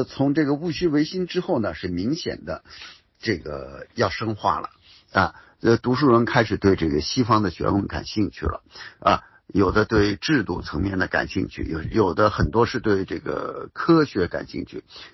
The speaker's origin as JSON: {"language": "Chinese", "country": "China", "said": "我们中国人是千百年来好几千年在皇权专制下生活的"}